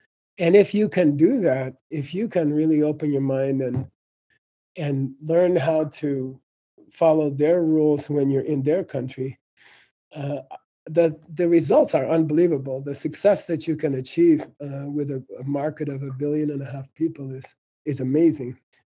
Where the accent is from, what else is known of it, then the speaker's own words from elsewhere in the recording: Arizona, United States; I grew up in Arizona. I grew up in a normal American high school, and football was a big thing.